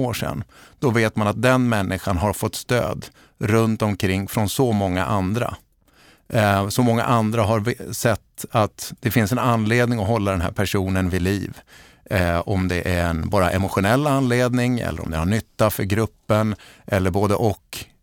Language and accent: Swedish; Västerås, Västmanland County, Sweden; Jag kommer ju från Västerås som du sa